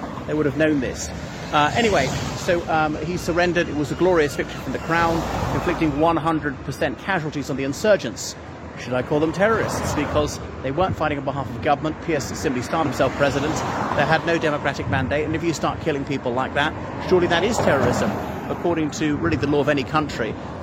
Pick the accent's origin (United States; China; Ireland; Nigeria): Ireland; from Ireland.